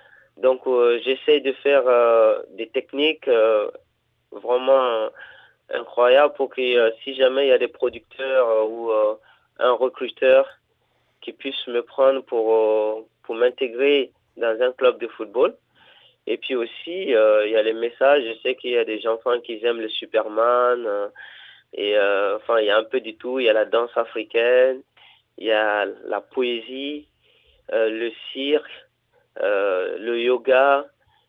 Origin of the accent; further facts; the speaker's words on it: Guinea; C'est vrai que depuis mon enfance en Afrique, en Guinée qu'on a créé dans mon pays, je jouais déjà avec le ballon quand j'étais petit